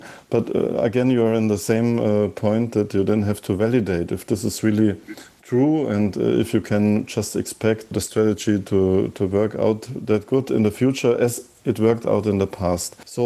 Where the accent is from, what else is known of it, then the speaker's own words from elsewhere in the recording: Germany; accent: German; English is a second language; So my accent is, I guess, even stronger German than yours.